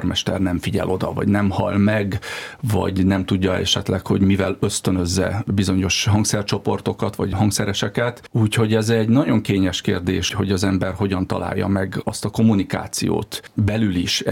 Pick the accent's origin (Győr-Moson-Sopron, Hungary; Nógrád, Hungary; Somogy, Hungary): Nógrád, Hungary; Balassagyarmat